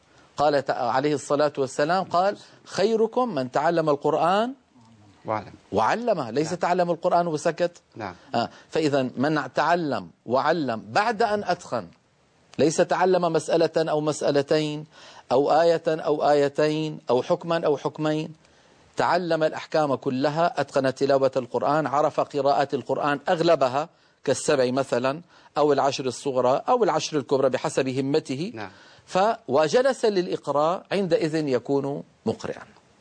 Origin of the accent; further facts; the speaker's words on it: Damascus, Damascus Governorate, Syria; فإن أسانيدنا في بلاد الشام وأنا من دمشق